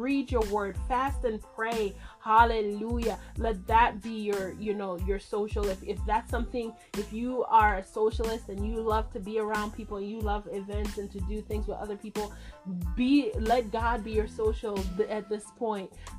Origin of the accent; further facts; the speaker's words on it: Jamaica; If you guys know me, you know that I'm from Jamaica originally. So from Jamaica, big up Nigeria from a Jamaican.